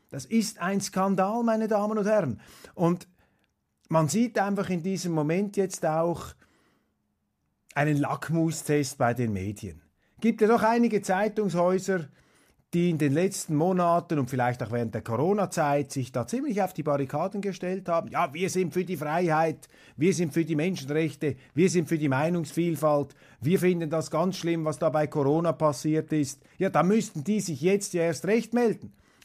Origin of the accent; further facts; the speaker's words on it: Switzerland; Ist für mich alarmierend als Schweizer, wie hier die Einseitigkeit um sich greift.